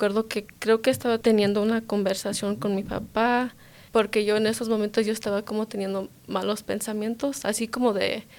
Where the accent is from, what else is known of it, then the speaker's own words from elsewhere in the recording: Denver, Colorado, United States; also born or lived in Boulder / Lakewood; Yo nací en Boulder, Colorado, pero me crié en Lakewood y Denver.